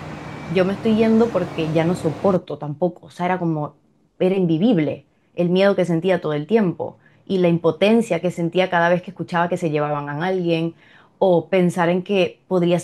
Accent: Venezuela; moved away as an adult; soy politóloga, comunicadora venezolana y tengo un año en el exilio.

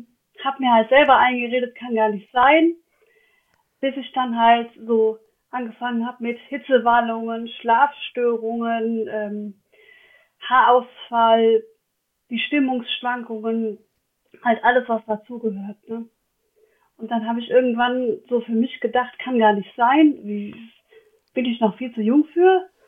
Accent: Rhineland-Palatinate, Germany; ich bin aus dem Westerwald und da gab es sowas noch nicht.

